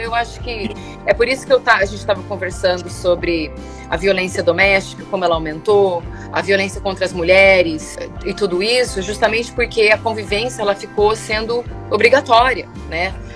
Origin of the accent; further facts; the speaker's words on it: Brazil; now in United States; A gente quer estar aí, a gente está aqui. Eu não sou americana, eu sou brasileira.